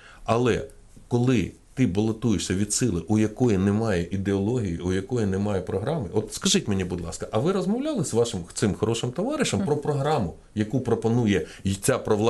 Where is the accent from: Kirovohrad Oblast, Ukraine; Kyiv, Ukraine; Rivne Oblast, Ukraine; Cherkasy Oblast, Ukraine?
Kyiv, Ukraine; Бо я киянин, я хочу в цьому місті жити.